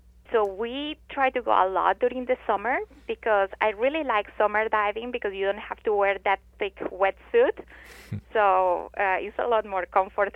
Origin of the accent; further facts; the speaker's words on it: Colombia; moved away as an adult; also born or lived in Texas; now in United States; So I'm originally from Colombia, and I did dental school there and moved here about 12 years ago. So initially, I lived 5 years in Texas and worked with D4D, and then I moved to California.